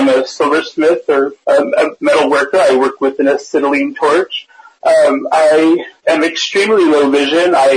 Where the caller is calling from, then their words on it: New Mexico, United States; I am calling in from New Mexico.